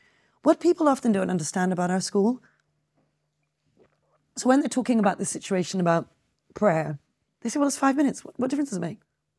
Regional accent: United Kingdom; And when I say about the thing about being British, I think that's important. It's the one thing that we have in common.

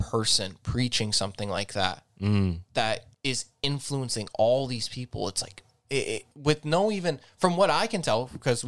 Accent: Azores, Portugal; I went to the island because I'm from the Azores.

